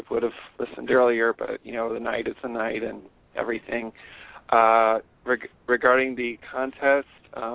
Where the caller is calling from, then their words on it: Cleveland, Ohio, United States; I'm calling from Cleveland, Ohio.